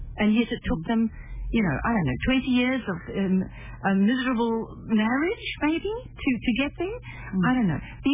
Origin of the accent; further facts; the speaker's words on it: United Kingdom; I'm there because I'm British.